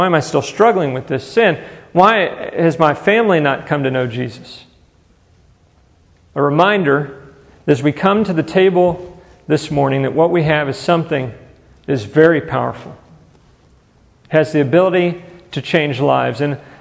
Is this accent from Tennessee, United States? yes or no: no; Conroe, Texas, United States; I remember whenever I grew up in Conroe, it was just a little city. It was 30 minutes outside of Houston.